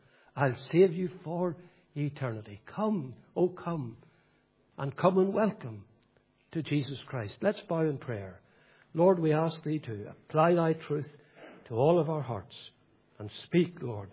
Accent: Northern Ireland, United Kingdom; Well, I say I grew up in County Fermanagh.

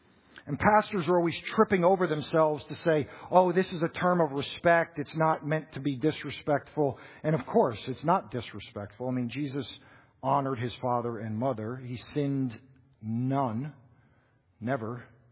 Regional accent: Florida, United States; I know Jewish moms from growing up in South Florida telling their sons

